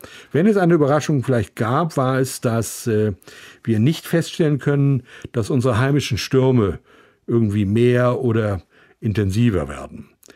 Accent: Wiek, Germany; Ich komme ja aus Wiek. Und in Wiek sprach man eben Hochdeutsch. Dummerweise. Meine älteren Brüder, die aus Mecklenburg geflüchtet sind, die sprachen das wunderbarste platt. Aber mir ist das nicht vermittelt worden, leider.

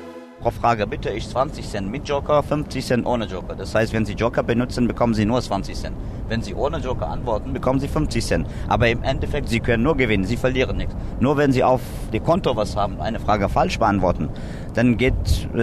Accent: Iraq; German is a second language; now in Germany; Ich bin ursprünglich Kurde aus dem Irak. Ich bin seit 98 hier in Deutschland. Ich habe 2 Kinder. Ich habe in meiner Heimat Sport studiert.

